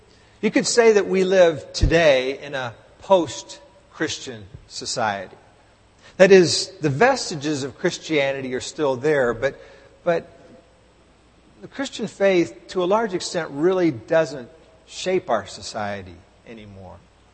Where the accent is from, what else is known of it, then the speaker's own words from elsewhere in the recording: Texas, United States; When I grew up in Texas, which was at the buckle of the Bible Belt, but back in the 60s in the South, people knew the Bible.